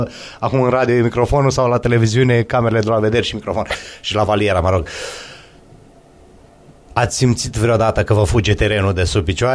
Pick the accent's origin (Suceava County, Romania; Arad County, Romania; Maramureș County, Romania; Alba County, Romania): Suceava County, Romania; Fălticeni; sunt la Fălticeni, în orașul natal, un oraș mic